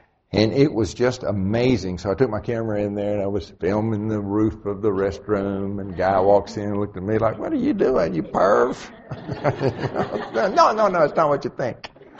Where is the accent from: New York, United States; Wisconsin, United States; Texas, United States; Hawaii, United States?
Texas, United States; I should know that. I'm from Texas, right?